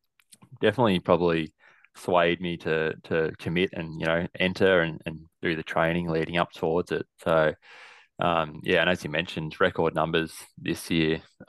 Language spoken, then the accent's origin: English; Melbourne, Victoria, Australia; So it's nice to do one in Melbourne, my hometown, and get that done.